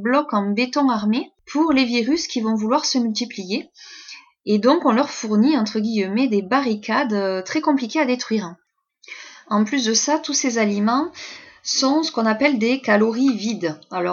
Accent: Occitanie, France; Chez nous en Roussillon, c'est un prétexte pour déguster de nouveaux vins de la région.

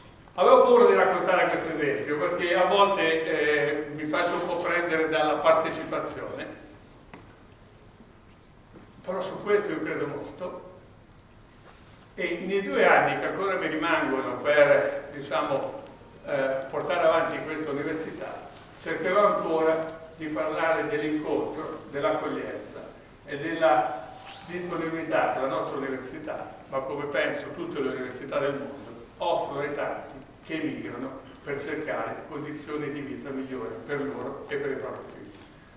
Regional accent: Loreto, Marche, Italy; born there; Invece dico che sono nato a Loreto, tutti riescono a capire dove mi trovo

